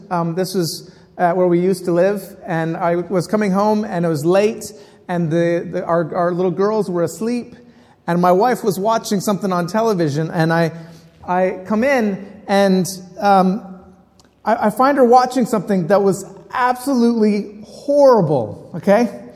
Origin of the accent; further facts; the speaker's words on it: Minnesota, United States; now in London, United Kingdom; in London. So I lecture in theology, and I'm originally from Minnesota, if you hear that in my voice.